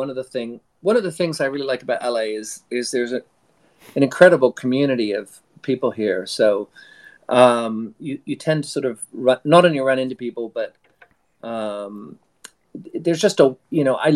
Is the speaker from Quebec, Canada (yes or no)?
no; Toronto, Ontario, Canada; now in Victoria, Canada; But I grew up in Toronto and then I moved out to Victoria, BC.